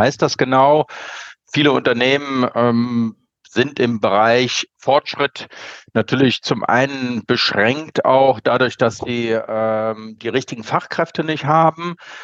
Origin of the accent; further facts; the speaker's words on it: Düsseldorf, North Rhine-Westphalia, Germany; Heute in Düsseldorf, Burkhard. Das ist auch zugleich meine Heimatstadt.